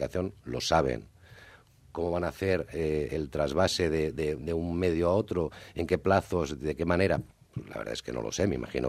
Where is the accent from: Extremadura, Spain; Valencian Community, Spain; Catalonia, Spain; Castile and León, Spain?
Valencian Community, Spain; Alicante; born there; Yo soy nacido en Alicante. Y yo conozco muy bien la realidad de la provincia